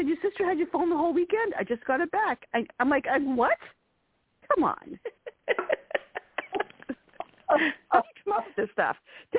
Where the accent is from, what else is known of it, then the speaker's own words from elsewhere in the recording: Massachusetts, United States; accent: Massachusetts; No, I'm from Massachusetts originally.